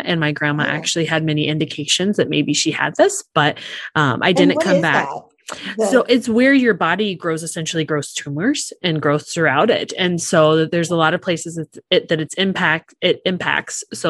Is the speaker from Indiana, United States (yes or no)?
no; Illinois, United States; now in North Dakota, United States; You know, we live in North Dakota now. We're originally from Illinois, so we don't have family in the area.